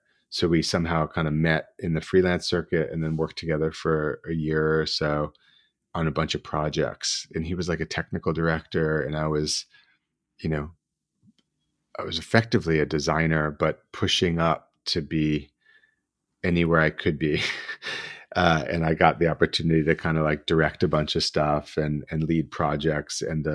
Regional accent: New York metropolitan area, United States; But I'm from New York, New Jersey. So this is kind of home, anyway.

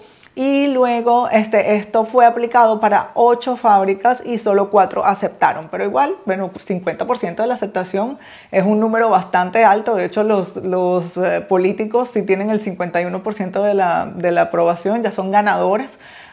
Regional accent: Venezuela; moved away as an adult; Empecé hace 14 años a importar desde China y a los 3 años y medio de haber estado importando en mi país Venezuela, tuve una idea de mudarme a este país en ese momento con mi hija de 6 años

